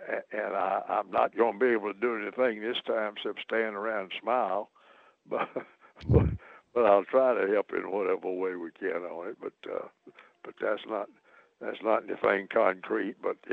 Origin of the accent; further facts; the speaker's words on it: Memphis, Tennessee, United States; moved away as an adult; I was born and raised in Memphis, which is big, big, big and overflowing. But I've been here, as I say, since 54.